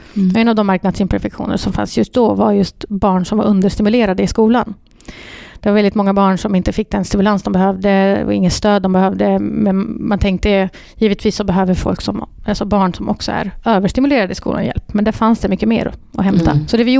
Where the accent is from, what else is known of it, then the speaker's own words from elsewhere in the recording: Malmö, Skåne, Sweden; accent: Malmö dialect; jag är uppvuxen i Rosengård i Malmö.